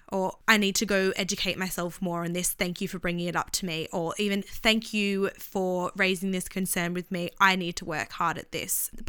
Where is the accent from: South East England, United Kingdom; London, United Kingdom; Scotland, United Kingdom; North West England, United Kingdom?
Scotland, United Kingdom; Storm and I have very similar mindsets and we agree on a lot of things, but that means we're Scottish as well, so we're very strong-minded